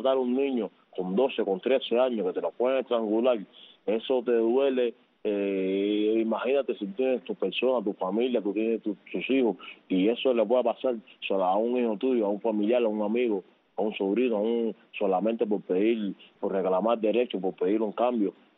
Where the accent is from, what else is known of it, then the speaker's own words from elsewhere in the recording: Cuba; nosotros somos los primeros que debemos de darles el apoyo a nuestros paisanos cubanos